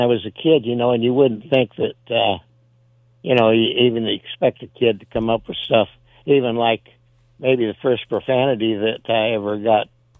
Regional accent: Galesburg, Illinois, United States; so I was raised in Western Illinois, Galesburg

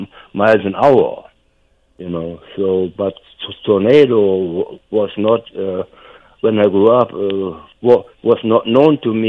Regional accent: Germany; English is a second language; when I grew up in Germany, I was a very young boy.

